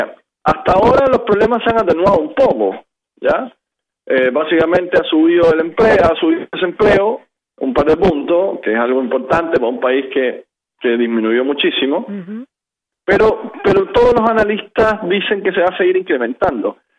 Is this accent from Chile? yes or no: yes; Chile; este año viviendo acá, y que también soy chileno